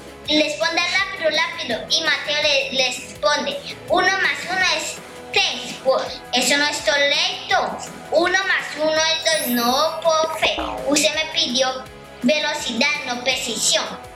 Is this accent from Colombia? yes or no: yes; Villavicencio, Meta, Colombia; soy de Villavicencio, Meta.